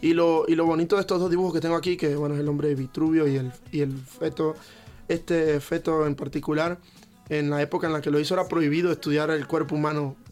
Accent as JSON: {"language": "Spanish", "country": "Venezuela", "moved": "yes", "said": "yo cuando salí de Venezuela salí con mis hermanos."}